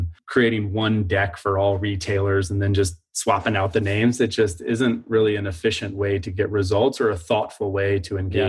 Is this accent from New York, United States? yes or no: no; Alexandria, Virginia, United States; So I grew up in Alexandria, Virginia. I went to Duke University for college.